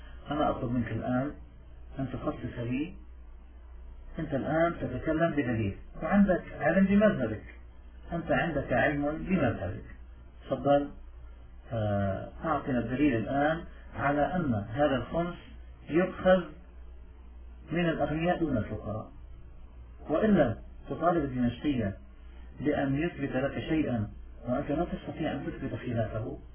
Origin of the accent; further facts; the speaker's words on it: Lebanon; وأنا من لبنان